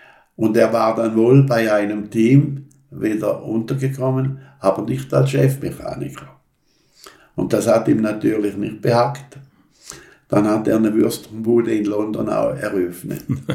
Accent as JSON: {"language": "German", "country": "Switzerland", "said": "als Schweizer hat man da immer einen leichten Bonuspunkt."}